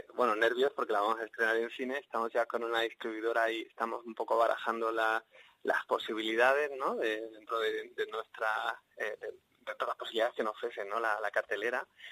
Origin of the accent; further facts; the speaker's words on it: Almería, Andalusia, Spain; en la tierra en la que tú te has criado, en la que realmente pues yo empecé a imaginar películas de pequeño, en la tierra de Almería, y es para mí un lugar muy especial en mi tierra.